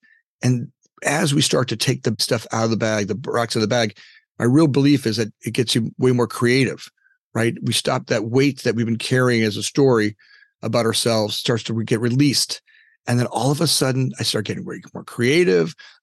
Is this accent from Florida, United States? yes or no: yes; Pompano Beach, Florida, United States; look, I grew up in Pompano. My mother worked at Denny's. I was a poor little Italian kid that was darker and had curly hair